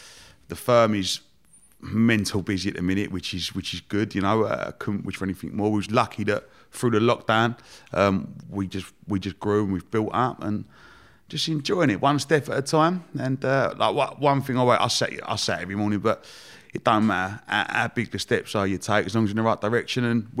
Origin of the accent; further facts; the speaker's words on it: Romford, London, United Kingdom; I grew up in Romford. I love Romford. Romford's the centre of the universe. Best town in the world. Grew up there, lovely family.